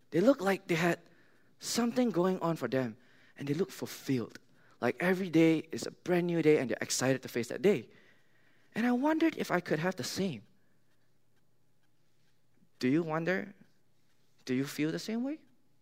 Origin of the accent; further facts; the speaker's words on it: Singapore; I grew up in Singapore, so that kind of explains my accent is kind of different from the rest of them.